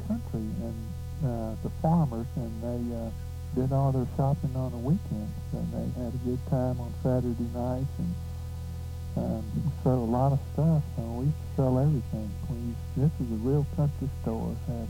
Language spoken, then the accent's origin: English; Vicksburg, Mississippi, United States; born there; Yeah, I was born in Vicksburg, Mississippi. My family are Chinese, and in the Mississippi Delta region